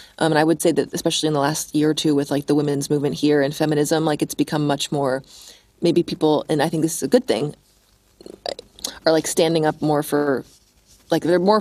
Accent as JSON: {"language": "English", "country": "United States", "said": "just because I'm one American doesn't make me an expert on all things United States or whatever."}